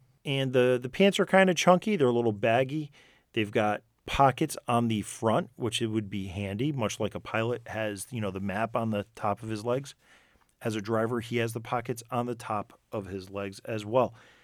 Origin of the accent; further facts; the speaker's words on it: Northeast, United States; I'm from the Northeast and we do have some short tracks up here.